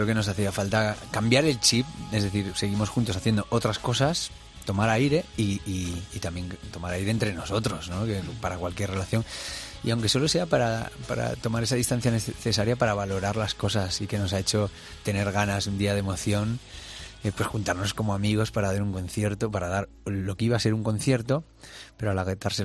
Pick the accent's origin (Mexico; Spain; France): Spain; Cantabria; Y cada vez que bajamos a Madrid, porque somos de Cantabria